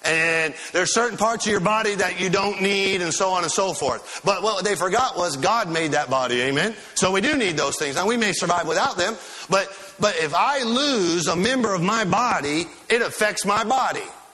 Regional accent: Michigan, United States; So I'm from Northern Michigan.

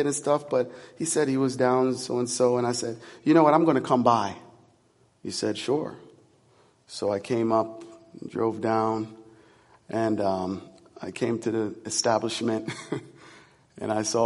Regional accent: Jamaica; He said, great, you're Jamaican? I said, yeah, I was born in Jamaica.

